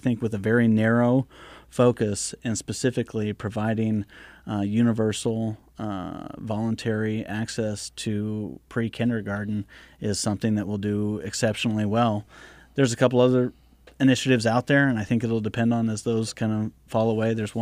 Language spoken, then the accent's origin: English; Montana, United States; I remember when I was in fourth grade, and I grew up in Montana